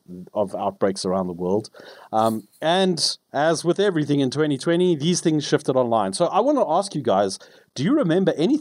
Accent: South Africa; Yeah, there was a nice bit of unity I felt as a South African with us all going through this nonsense.

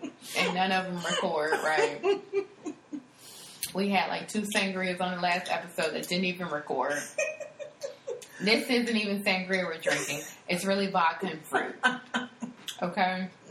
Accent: Florida, United States; And we're both from Florida.

